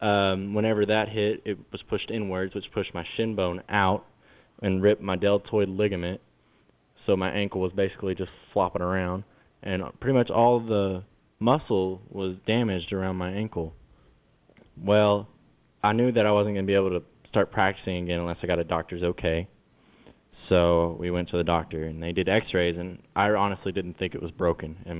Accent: Roland, Oklahoma, United States; I'm from Roland, Oklahoma.

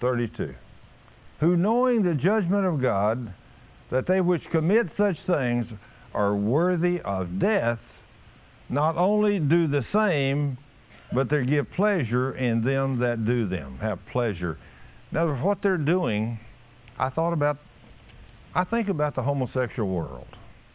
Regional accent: Texas, United States; Because we know, since we're from Texas, we know that a day or two it's going to be okay, right?

